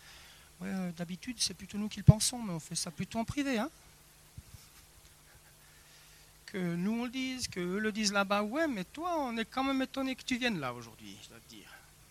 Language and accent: French; La Chaux-de-Fonds, Neuchâtel, Switzerland; Vous savez, j'ai grandi ici, à La Chaux-de-Fonds. On est arrivé dans les années 90.